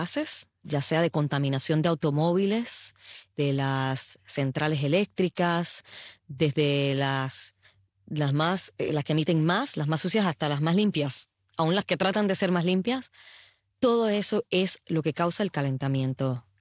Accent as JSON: {"language": "Spanish", "country": "Puerto Rico", "tie": "born or raised there", "said": "yo me crié en Puerto Rico y sabíamos cuál era el patrón de un huracán cuando venía formándose en el Atlántico"}